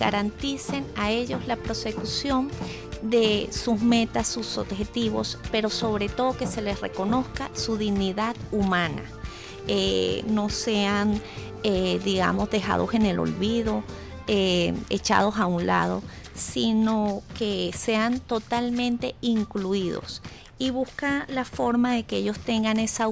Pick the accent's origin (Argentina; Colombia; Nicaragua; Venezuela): Venezuela; en mi país, del cual me siento muy orgullosa de ser venezolana